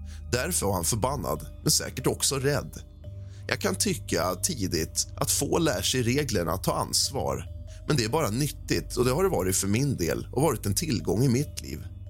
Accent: Småland, Sweden; born there; accent: Småland dialect; Jag var född i Småland och pratade inte ren sörmländska utan småländska med skorrande R.

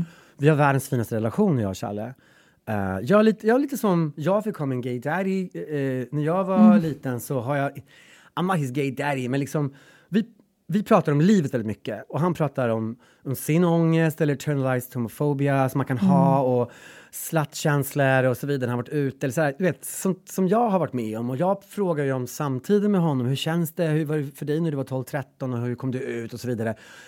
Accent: Gräsmark, Värmland, Sweden; Eller Gräsmark, där jag kommer ifrån.

